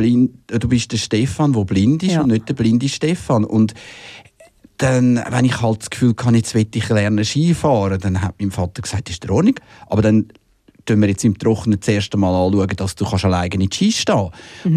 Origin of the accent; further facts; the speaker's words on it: Winterthur, Zurich, Switzerland; ich bin in Winterthur aufgewachsen, die ersten 7 Jahre.